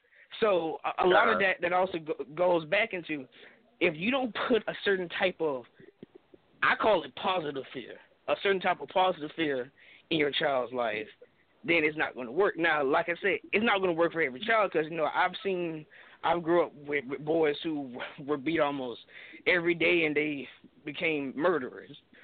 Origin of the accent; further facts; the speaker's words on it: Jacksonville, Florida, United States; I'm from Jacksonville, Florida.